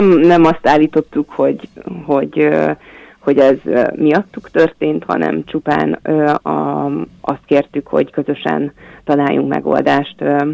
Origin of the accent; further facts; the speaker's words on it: Debrecen, Hajdú-Bihar, Hungary; amit én, mint debreceniként tapasztalok a városban